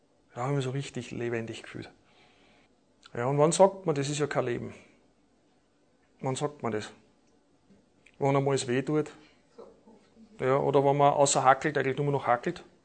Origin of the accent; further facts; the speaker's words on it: Vienna, Austria; Ich komme aus Wien.